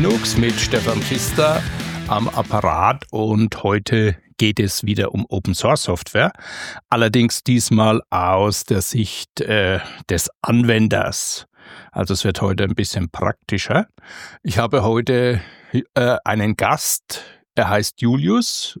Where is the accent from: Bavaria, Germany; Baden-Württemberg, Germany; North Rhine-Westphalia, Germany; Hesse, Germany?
Bavaria, Germany; Ich bin aus Unterfranken